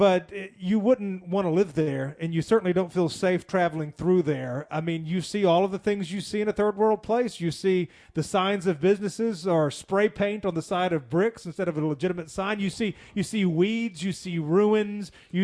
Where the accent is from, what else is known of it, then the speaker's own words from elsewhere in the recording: the South, United States; obviously growing up in the South, we interact and engage with black folks on a daily basis